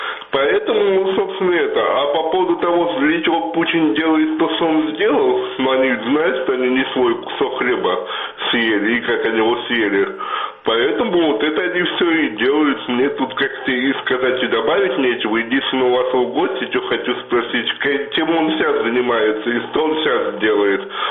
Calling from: Crimea, Ukraine; А то, что я звоню, вон вам из Крыма звонят.

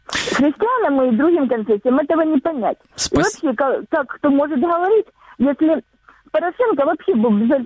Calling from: Donetsk Oblast, Ukraine; Алло, здравствуйте. Донецкая область.

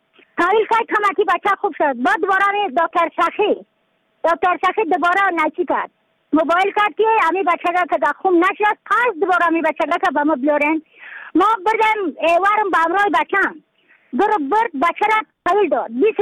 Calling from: Badakhshan, Afghanistan; از بدخشان هستم، مرکز بدخشان ولسوالی اکلی پایان قیره وینگ.

